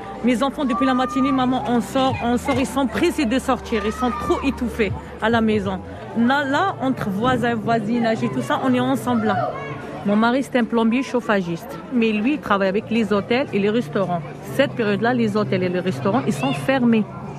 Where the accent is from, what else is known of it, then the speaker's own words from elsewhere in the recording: Algeria; Même nous, on est des Algériens. Pour nous, les billets sont trop chers.